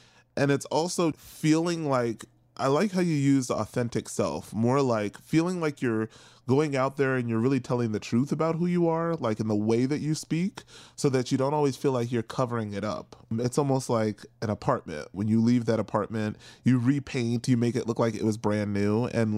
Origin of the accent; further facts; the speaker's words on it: New York City, New York, United States; now in St. Louis, United States; I'm located in St. Louis, Missouri. I grew up in New York City, went to school in Chicago.